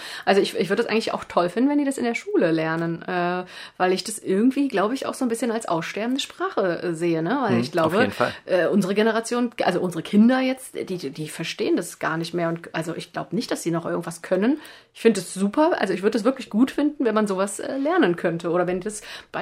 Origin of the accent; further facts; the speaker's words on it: East Germany, Germany; now in West Germany; Also ich bin ja erst seit ein paar Jahren hier im Westen. Ich komme ja aus dem Osten und bin so eine kleine Ostmaus.